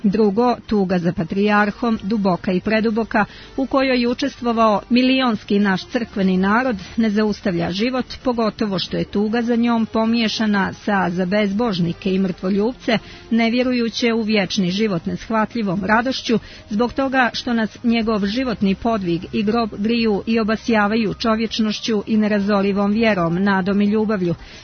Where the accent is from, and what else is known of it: Montenegro